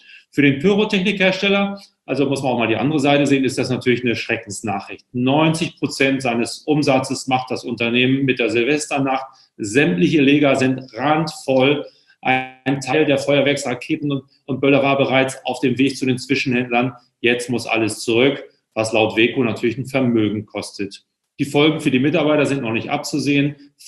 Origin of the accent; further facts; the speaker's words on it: Hamburg, Germany; ich darf es ja als Hamburger nicht richtig sagen